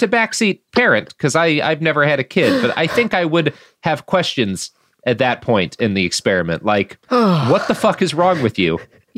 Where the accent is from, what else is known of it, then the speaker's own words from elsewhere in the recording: Texas, United States; I grew up in Texas.